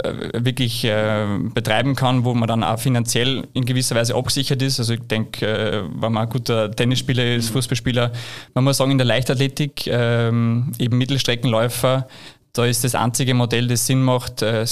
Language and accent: German; Upper Austria, Austria; Also wir kommen wirklich vom Land, sehr kleine Dörfer in der Nähe vom Attersee. Ich komme aus Gampern